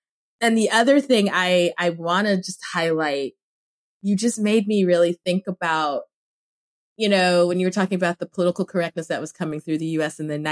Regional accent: Cameroon; I grew up in Cameroon, so the French is there.

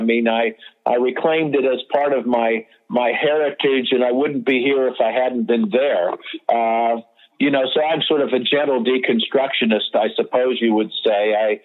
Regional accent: California, United States; I grew up during in the Bay Area during the Summer of Love and all that.

